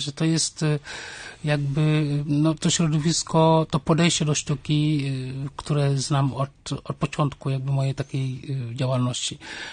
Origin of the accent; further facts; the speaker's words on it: Senegal; Polish is a second language; now in Poland; Przyjechałem z Senegalu bardzo, bardzo dawno temu, ale Łódź była moim pierwszym miastem, bo tutaj się uczyłem polskiego.